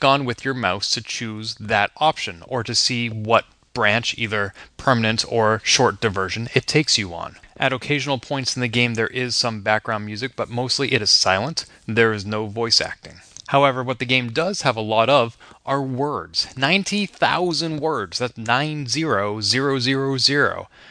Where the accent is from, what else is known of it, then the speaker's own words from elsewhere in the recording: Boston, Massachusetts, United States; and then I was delighted to see you at PAX East in my hometown of Boston just a few weeks ago